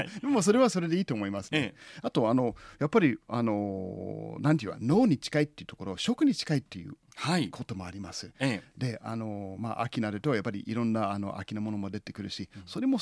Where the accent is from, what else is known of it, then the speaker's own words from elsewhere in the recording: United States; なんかアメリカ人としてですね、アメリカそういう経験もないんですよね。